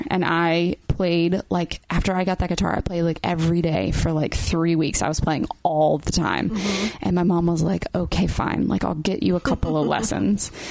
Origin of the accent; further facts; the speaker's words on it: Memphis, Tennessee, United States; I grew up in Memphis, and so we would go over to Arkansas all the time.